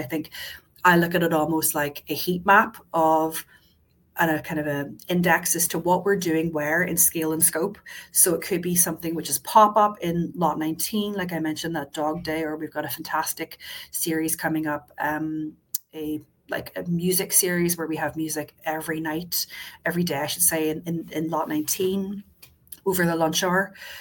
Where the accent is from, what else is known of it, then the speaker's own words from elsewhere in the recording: Ireland; now in Vancouver, Canada; I grew up in Ireland, you know, like, I'm used to a totally different ancient country